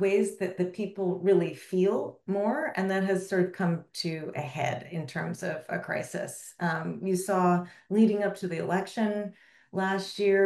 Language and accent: English; Oakland, California, United States; I had an experience in my hometown in Oakland, California, where I had a home invasion